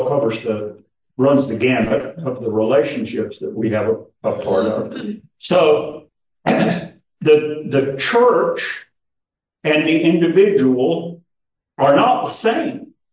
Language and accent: English; Kentucky, United States; Hey, I grew up in Kentucky where they strip mined for coal.